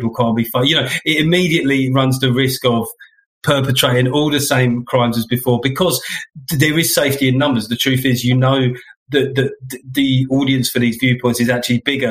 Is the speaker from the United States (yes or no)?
no; United Kingdom; And then because something about being British that, I've got swagger.